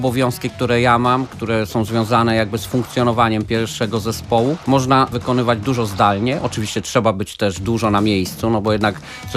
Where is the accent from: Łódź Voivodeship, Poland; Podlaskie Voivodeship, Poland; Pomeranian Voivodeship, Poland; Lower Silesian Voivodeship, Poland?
Pomeranian Voivodeship, Poland; Pelplin; also born or lived in Słupsk; now in Gdańsk, Poland; mieszkam w Trójmieście, ale pochodzę z Pelplina. W 1996 roku wyprowadziłem się, wyjeżdżając z Pelplina. Najpierw mieszkałem w Słupsku, później ze Słupska po 2 latach przeprowadziłem się do Gdańska i do dzisiaj mieszkam w Gdańsku.